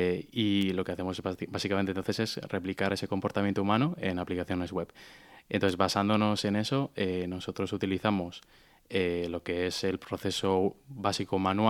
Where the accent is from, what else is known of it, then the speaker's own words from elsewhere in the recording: Basque Country, Spain; nosotros somos vascos los tres y hemos venido aquí a Lanzadera para ello